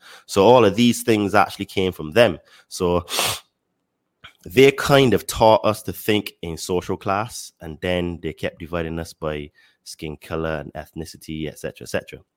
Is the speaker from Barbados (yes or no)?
yes; Barbados; now in Mexico; I live in Mexico, but I'm originally from Barbados.